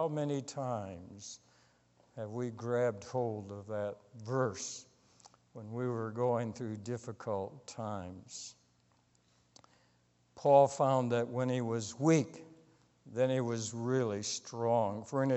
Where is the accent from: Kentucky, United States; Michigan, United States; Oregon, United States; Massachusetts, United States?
Michigan, United States; Allegan; Growing up in Allegan, every boy's dream were going to be a Detroit Tiger.